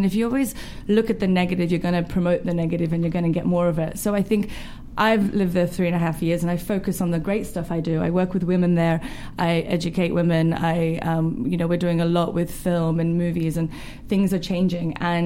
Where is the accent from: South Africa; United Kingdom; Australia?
Australia; Sydney, New South Wales; I'm from Sydney.